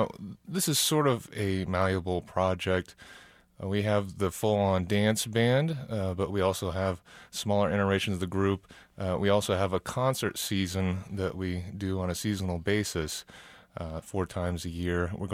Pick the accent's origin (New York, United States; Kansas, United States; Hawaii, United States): Kansas, United States; Wichita; now in Lawrence, United States; Yeah, I'm actually from Wichita. I've been living in Lawrence for past couple decades.